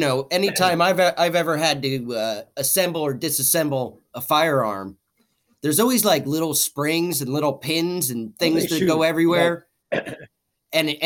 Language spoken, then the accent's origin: English; Woodstock, New York, United States; I grew up in Woodstock and I'm part hippie myself.